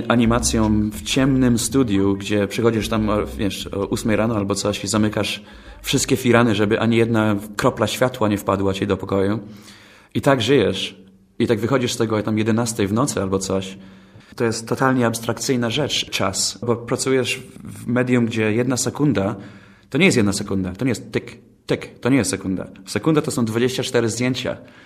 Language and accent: Polish; Poznań, Greater Poland Voivodeship, Poland; born there; Ja się urodziłem na Łazarzu tutaj w Poznaniu. Trzy pokolenia rodziny mieszkały razem w jednym malutkim apartamencie na skrzyżowaniu Głogowskiej i co wtedy się nazywało Engla.